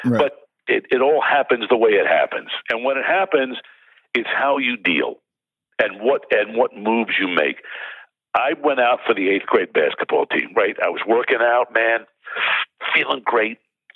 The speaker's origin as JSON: {"language": "English", "town": "Brooklyn", "region": "New York", "country": "United States", "said": "I mean, I came from Brooklyn, New York, man. I was upstate New York."}